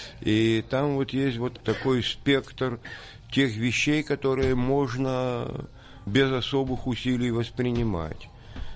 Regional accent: Ukraine; Я тоже выходец из Украины.

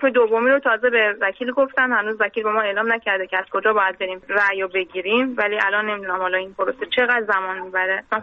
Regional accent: Iran; now in Greece; مشکلات مذهبی که ما تو ایران داشتیم، این اعتقادی به اسلام نداشتیم، مجبور شدیم که از ایران بیایم بیرون. اومدم اینجا جزیره لسبوس

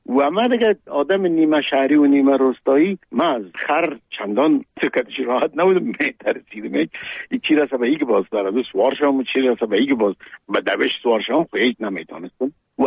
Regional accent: Kabul, Afghanistan; moved away; من در کابل به دنیا آمدیم، در چهاردی کابل.

